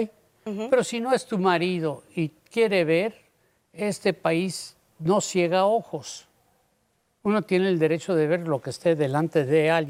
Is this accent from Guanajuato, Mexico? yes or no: no; Mexico City, Mexico; born there; nací en la Ciudad de México, ya no puedo decir el DF.